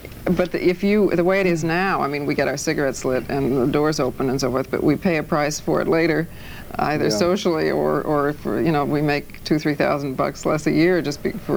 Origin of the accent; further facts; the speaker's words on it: Toledo, Ohio, United States; Listen, in my hometown of Toledo, Ohio.